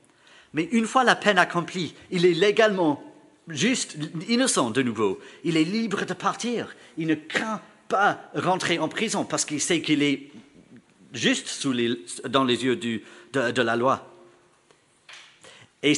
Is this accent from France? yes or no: no; Belgium; On est belge, donc on aime les documents, quoi.